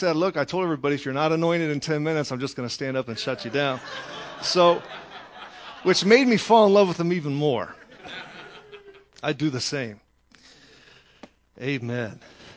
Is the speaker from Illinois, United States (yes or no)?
yes; Illinois, United States; now in Houston, United States; we're actually from a little south of Chicago. I don't know what that makes us, but I was born and raised in that area